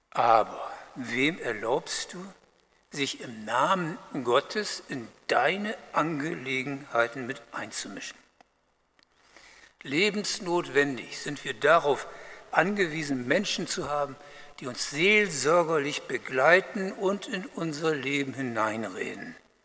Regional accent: Bremen, Germany; Ich habe an meine Heimatstadt Bremen gedacht

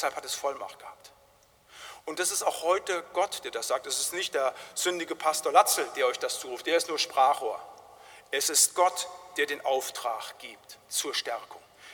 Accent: Bad Laase, Germany; wir mit unserem Leben in Bad Laase, wo ich aufgewachsen bin, hier in Deutschland

